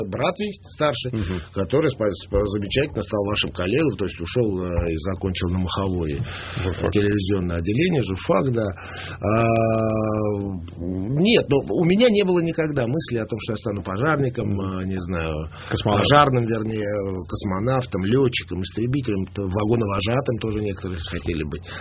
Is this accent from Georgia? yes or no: no; Moscow, Russia; Я москвич, приезжающий на каникулы.